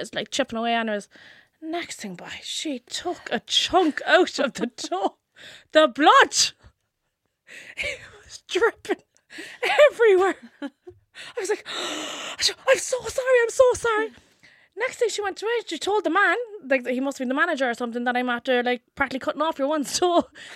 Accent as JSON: {"language": "English", "country": "Ireland", "said": "So she was like, where are you from? And she didn't really know, like, my accent and stuff like that. I was like, Ireland."}